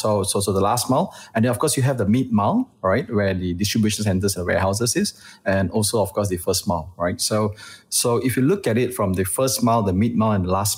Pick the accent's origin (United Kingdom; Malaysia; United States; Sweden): Malaysia; I'm Malaysian